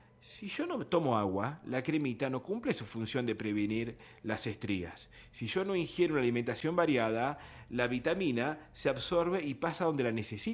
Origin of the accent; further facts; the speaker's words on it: Argentina; como argentinos